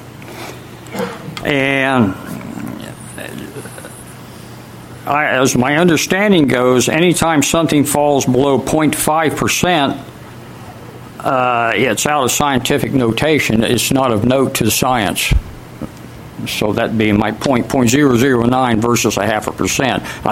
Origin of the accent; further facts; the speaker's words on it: Graham, Washington, United States; I'm from Graham, Washington.